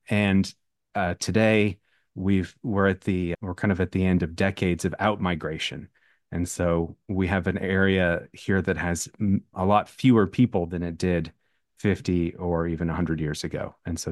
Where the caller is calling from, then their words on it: Kentucky, United States; I'm calling you from the Appalachian Mountains of Floyd County, Kentucky.